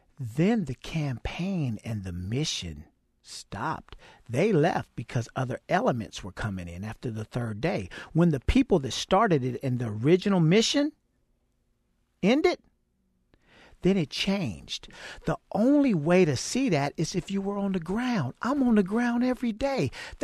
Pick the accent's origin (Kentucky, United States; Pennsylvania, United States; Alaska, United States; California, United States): California, United States; Oakland; Born and raised in Oakland where I grew up, they call it the killing zone. I was born to fail.